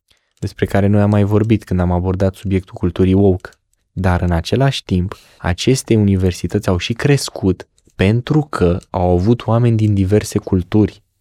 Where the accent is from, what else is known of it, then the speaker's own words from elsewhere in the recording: Romania; eu sunt român, nu ești român când te bați cu pumnul în piept și ești așa puternic, mai degrabă ești român prin valori